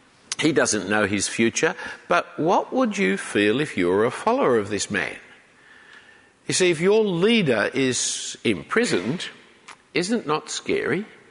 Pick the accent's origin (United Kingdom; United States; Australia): Australia; Sydney, New South Wales; I grew up in Sydney, I lived in Sydney